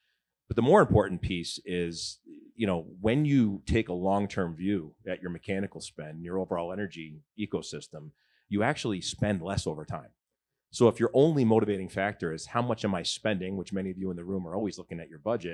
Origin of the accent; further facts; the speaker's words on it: Wilton, Connecticut, United States; I grew up in Wilton, Connecticut, and right down the road from Christopher Walken.